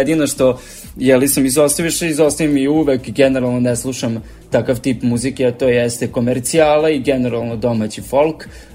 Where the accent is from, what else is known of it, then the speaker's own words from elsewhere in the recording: Sombor, Vojvodina, Serbia; i Sombora sam, bili smo se mi upoznali kad ste bili u poseti kod nas u Somboru